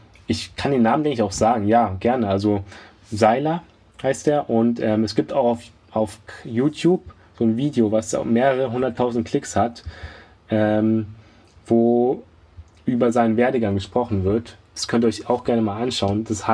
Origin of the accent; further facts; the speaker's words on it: Germany; weil es ja in so einer Art deutscher Laden ist, dass ich als Deutscher halt da reinpassen könnte